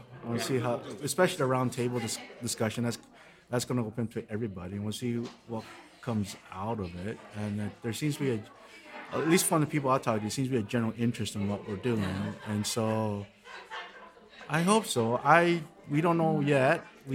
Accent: Calgary, Alberta, Canada; I come from Calgary.

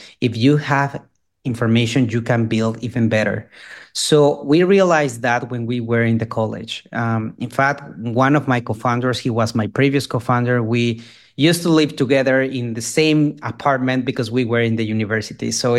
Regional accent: Mexico; English is a second language; now in United States; I'm from Mexico. I'm Latino. And but now living in the US, but I raised and born in Mexico.

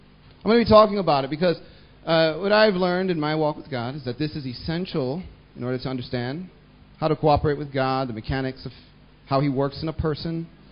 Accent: Texas, United States; I'm from Texas

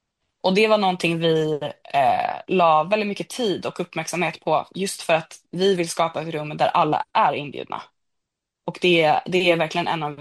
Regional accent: Handen, Stockholm County, Sweden; jag är uppvuxen i Handen som är liksom långt ut från Stockholms innerstad

